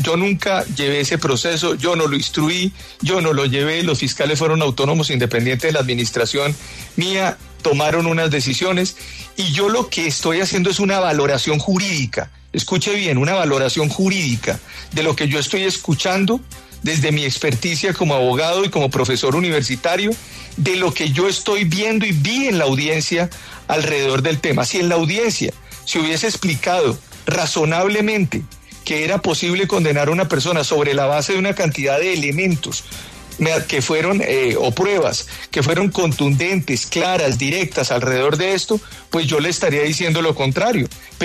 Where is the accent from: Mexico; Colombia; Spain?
Colombia; es la constancia de lo que yo vi como colombiano el día de ayer.